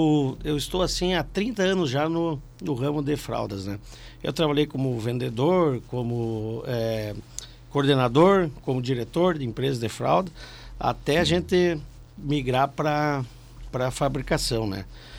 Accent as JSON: {"language": "Portuguese", "town": "Cerro Largo", "region": "Rio Grande do Sul", "country": "Brazil", "tie": "born or raised there", "moved": "yes", "lives_now": "Passo Fundo, Brazil", "said": "Não, eu sou natural das Missões, mas me considero passofundense que estou 30 anos aí."}